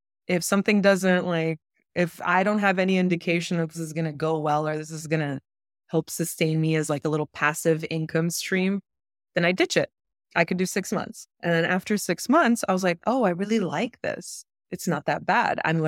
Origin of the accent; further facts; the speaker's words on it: Romania; now in United States; I can just land at my grandma's in Romania. I'm from Romania.